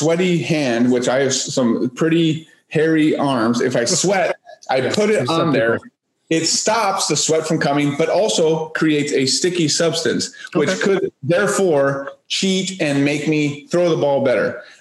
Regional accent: California, United States; Growing up in California, I didn't really see a lot of bats.

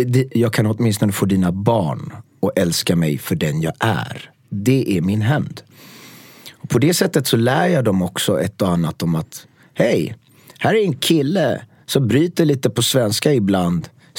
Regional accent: Gothenburg, Västra Götaland County, Sweden; accent: Gothenburg dialect; jag har flytande göteborgska och

